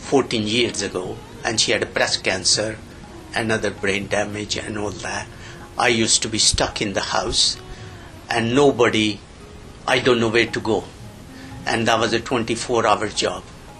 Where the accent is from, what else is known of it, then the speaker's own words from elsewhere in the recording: Bristol, South West England, United Kingdom; I'm from Bristol, South Gloucester.